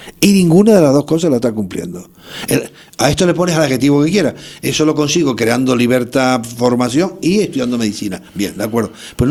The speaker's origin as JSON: {"language": "Spanish", "country": "Spain", "said": "yo soy universitario público español, porque soy catedrático hace mucho tiempo"}